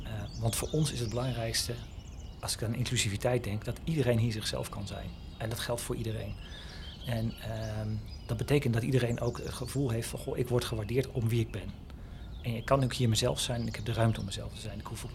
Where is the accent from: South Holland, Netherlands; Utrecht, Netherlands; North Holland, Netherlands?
Utrecht, Netherlands; Rhenen; Ik kom uit Renen, best wel een beschermd milieu en waar je wel of niet bij het groepje hoorde.